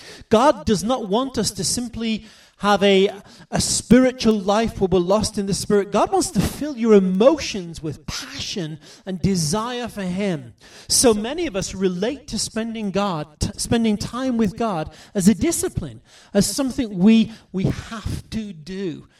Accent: United Kingdom; traveling about my home country in the UK.

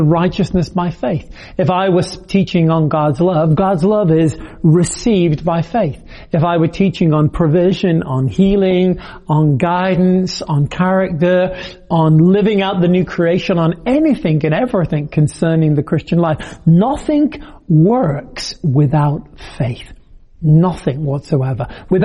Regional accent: United Kingdom; now in Massachusetts, United States; I am British. I'm actually French now, and I'm also an American citizen. Live here in the state of grace, no, the state of Massachusetts

